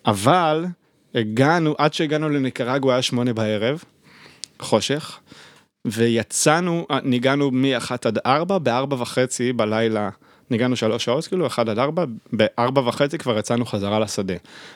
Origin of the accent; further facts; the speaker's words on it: Kiryat Tivon, Northern District, Israel; now in Tel Aviv, Israel; מטבעון. מי יודע איפה זה טבעון?